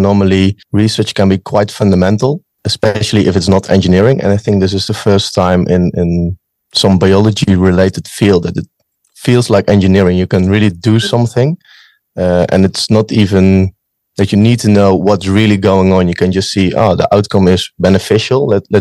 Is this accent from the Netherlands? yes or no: yes; Netherlands; I'm from the Netherlands. I'm basically in my last year of my master's now. I also did my bachelor here in Wageningen, so I've been in this town for 6 years now